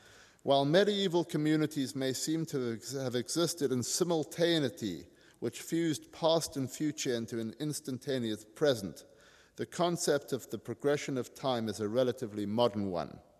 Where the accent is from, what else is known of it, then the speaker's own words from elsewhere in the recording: South Africa; trust me, I grew up with this in South Africa.